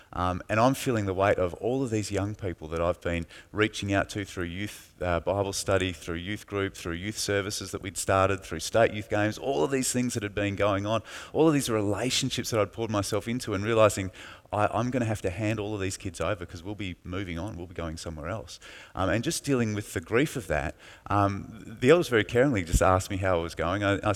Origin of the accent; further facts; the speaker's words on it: Busselton, Western Australia, Australia; I was from Busselton, so I'd grown up in the area